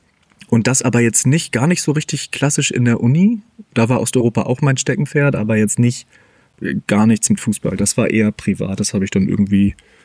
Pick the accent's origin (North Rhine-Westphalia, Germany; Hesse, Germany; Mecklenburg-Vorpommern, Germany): Mecklenburg-Vorpommern, Germany; Ich bin Mecklenburger, ich lebe in Rostock.